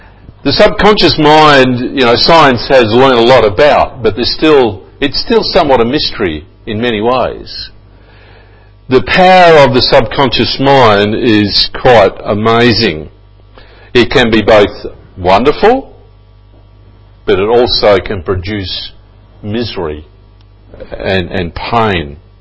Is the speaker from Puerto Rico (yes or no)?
no; Adelaide, South Australia, Australia; When I was a boy growing up in Adelaide